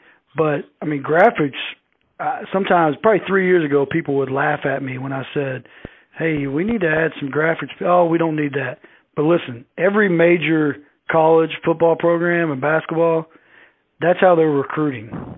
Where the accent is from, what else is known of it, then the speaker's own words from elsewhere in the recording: Tennessee, United States; I come from Tennessee where the Vol Walk is